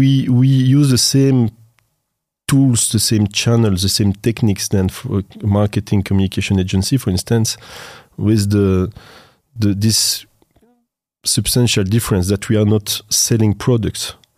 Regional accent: Belgium; I'm from Belgium.

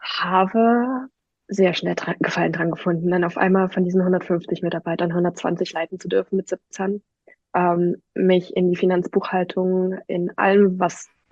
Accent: Leipzig, Saxony, Germany; Kurz zu mir … bin 25 Jahre, komme aus Leipzig und wohne jetzt seit 1.5. tatsächlich noch gar nicht so lange, jetzt im wunderschönen Zillertal, Österreich.

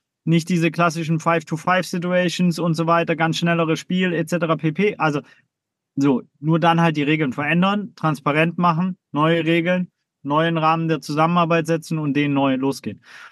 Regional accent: Baden-Württemberg, Germany; ich bin aus dem Schwabenländle, da war immer das Auto das Statussymbol

